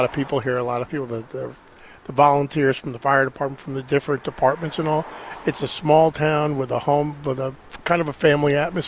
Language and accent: English; New York, United States; My wife's from the city, and I'm from Westchester